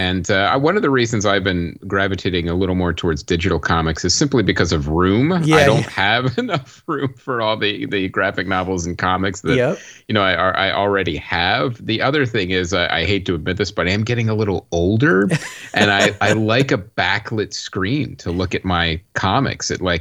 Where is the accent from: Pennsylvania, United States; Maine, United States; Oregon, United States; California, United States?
Pennsylvania, United States; Absolutely, yeah. From Pennsylvania.